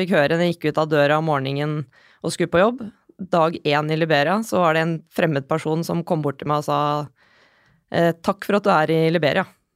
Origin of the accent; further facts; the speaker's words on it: Oslo, Norway; Jeg har vokst opp på Ammerud, et ganske internasjonalt miljø